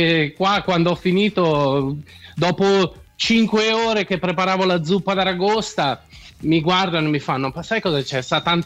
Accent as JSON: {"language": "Italian", "town": "Milan", "region": "Lombardy", "country": "Italy", "tie": "born or raised there", "also_born_or_lived": "Como", "moved": "as an adult", "lives_now": "United States", "said": "Nato a Milano, ho sempre vissuto tra Como e Milano."}